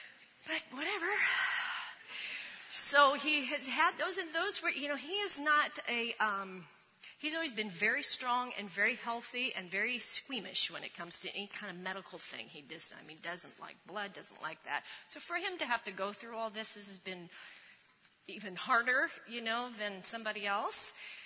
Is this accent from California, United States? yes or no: yes; Napa, California, United States; now in Modesto, United States; And then at the end of August, most of you know we're from Napa. We have a home there.